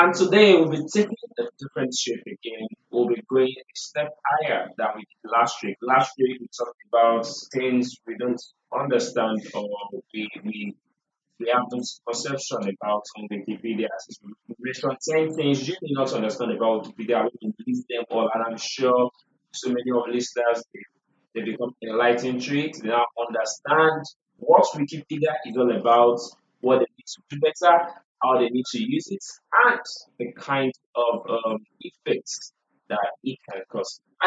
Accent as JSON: {"language": "English", "country": "Nigeria", "said": "how it gets to affect us as a citizen, as a Nigerian, as an African"}